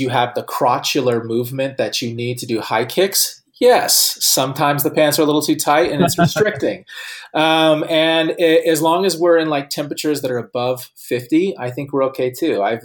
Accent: San Diego, California, United States; But like I grew up in San Diego, and so I'd go to San Diego Comic Con.

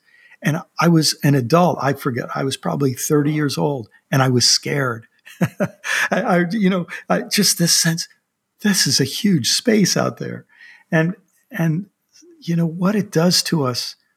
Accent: Washington, D.C., United States; I grew up outside of Washington, D.C., so I was part of that Washington to New York megalopolis.

